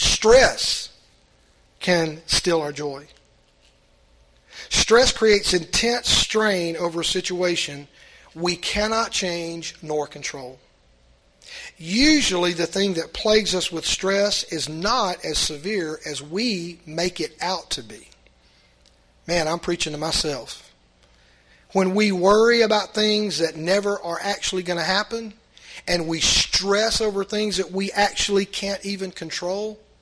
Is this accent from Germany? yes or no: no; So-So, Mississippi, United States; I'm from So-So, Mississippi.